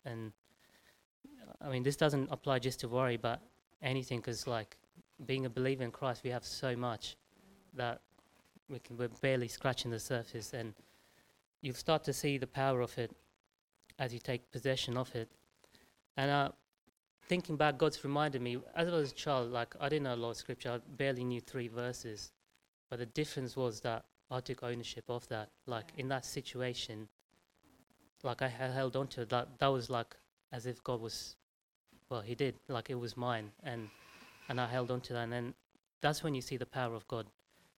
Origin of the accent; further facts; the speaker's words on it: India; when I grew up in India, like, you could own a piece of land